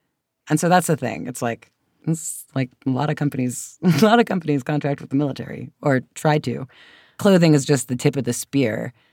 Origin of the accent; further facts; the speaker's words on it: United States; they're part of like my long shared history as an American.